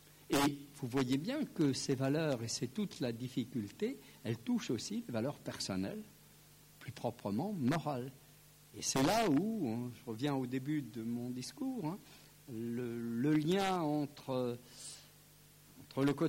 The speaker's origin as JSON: {"language": "French", "region": "Grand Est", "country": "France", "said": "je suis alsacien. C'est-à-dire que j'ai été formé, et j'ai exercé mon métier de prof d'histoire, dans une partie de la République qui n'est pas laïque."}